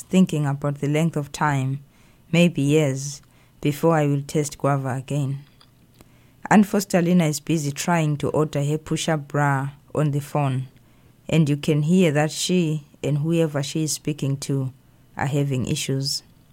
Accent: Zimbabwe; now in United States; I mean, I grew up in Zimbabwe, and what was mostly available was, you know, African literature and British literature.

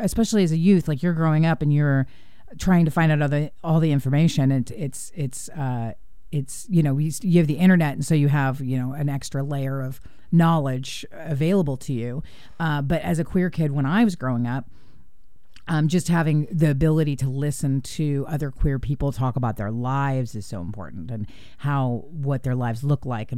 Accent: Portland, Oregon, United States; So I try to make it, for me, like I'm from Portland, like I'm a native. And so I grew up here when the queer community was a lot different.

